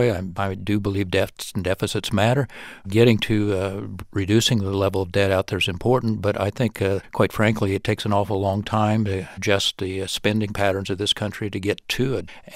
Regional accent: Indiana, United States; the young mayor from Indiana, and I'm from Indiana, so a little bias here

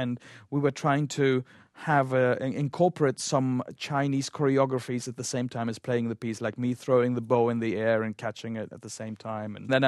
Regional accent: Russia; We're going to do a little song from my home country. It's a little Russian song.

